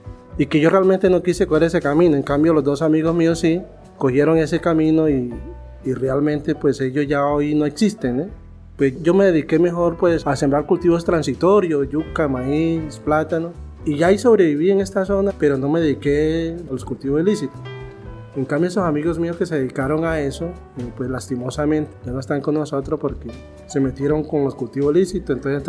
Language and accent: Spanish; Mompox, Bolívar, Colombia; yo soy de Mompox, Bolívar, pero yo primero llegué a Barranca, luego me trasladé a Puerto Wilches. De Puerto Wilches duré 2 años